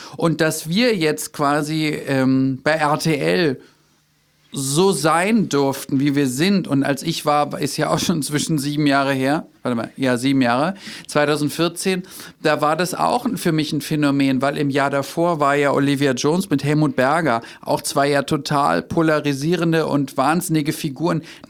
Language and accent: German; Berlin, Germany; wir leben leben in Berlin, ich bin Berliner